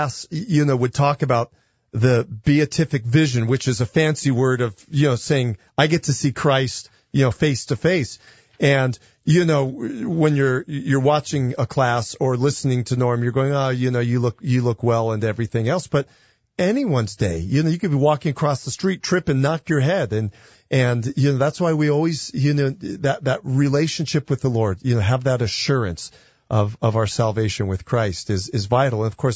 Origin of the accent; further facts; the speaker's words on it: Albuquerque, New Mexico, United States; also born or lived in California; I grew up here in Albuquerque before I went to California. And it was actually, I grew up at First United Presbyterian downtown.